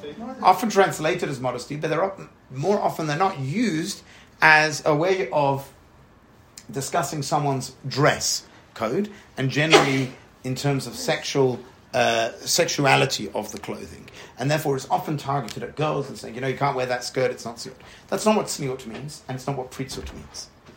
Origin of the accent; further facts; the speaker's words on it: London, United Kingdom; So I grew up in East London.